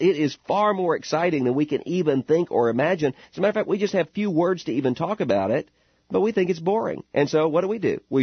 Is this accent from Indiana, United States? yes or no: no; Mississippi, United States; I saw this just recently in my hometown back in Mississippi